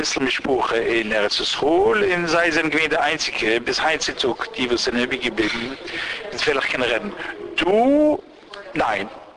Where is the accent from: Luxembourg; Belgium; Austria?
Belgium; Brussels, Brussels-Capital Region; born there; Ich bin geboren 47. Aber ich bin geboren du, in Belgien, in Brüssel.